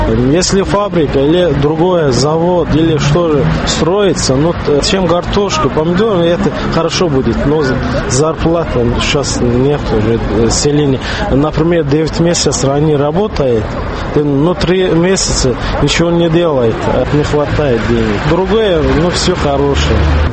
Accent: Baku, Azerbaijan; Мы из Баку.

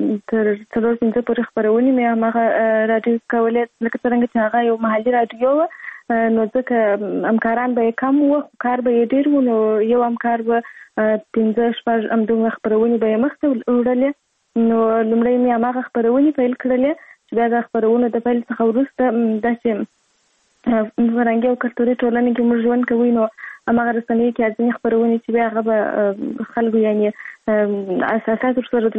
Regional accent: Kandahar, Afghanistan; born there; زه په کندهار ولایت کې زیږیدلی یم او اوس فی الحال په کندهار ولایت کې اوسېږم.

